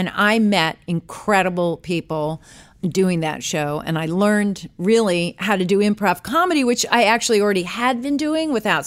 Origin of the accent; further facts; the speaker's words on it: New York City, New York, United States; born there; I was born in New York City, mm-hmm. New York.